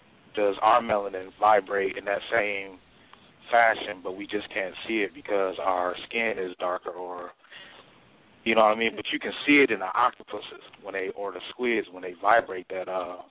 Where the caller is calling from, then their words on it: Milwaukee, Wisconsin, United States; I'm calling from Milwaukee, Wisconsin.